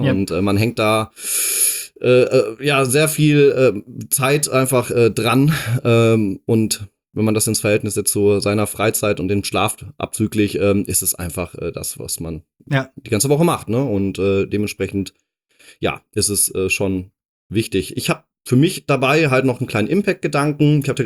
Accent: Dortmund, North Rhine-Westphalia, Germany; ich komme aus Dortmund ursprünglich. Genau. Ich bin da geboren und aufgewachsen.

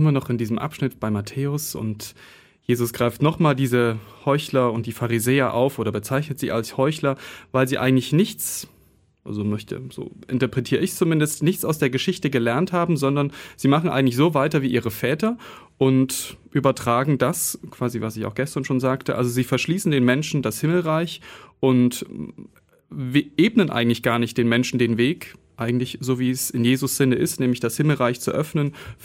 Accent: Leipzig, Saxony, Germany; in meiner Heimatstadt in Leipzig, in meiner Heimatgemeinde.

